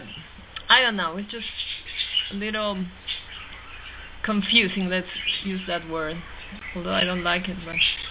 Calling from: New Mexico, United States; I'm in New Mexico.

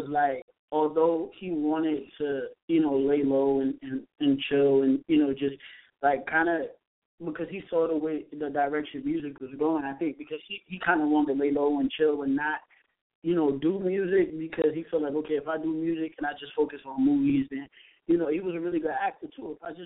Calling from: Connecticut, United States; Hi, this is … from Connecticut.

